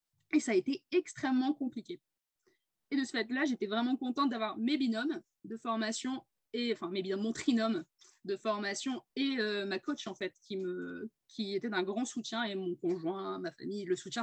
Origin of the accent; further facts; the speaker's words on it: Cambrai, Hauts-de-France, France; parce qu'à la base moi je suis de Cambrai-Douai, dans le Nord